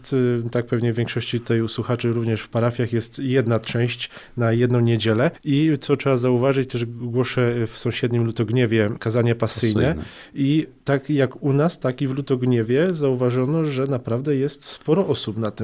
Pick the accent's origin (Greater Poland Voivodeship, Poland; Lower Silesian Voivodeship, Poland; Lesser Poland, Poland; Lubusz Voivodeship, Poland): Greater Poland Voivodeship, Poland; Kotłów; Pochodzę z Kotłowa, to jest wiejska parafia tutaj w naszej diecezji.